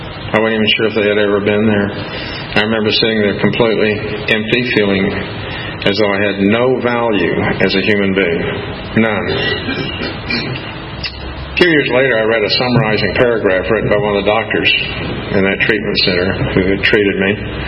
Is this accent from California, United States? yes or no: no; Wichita, Kansas, United States; I'll tell you that I was born in Wichita, Kansas. That's my home.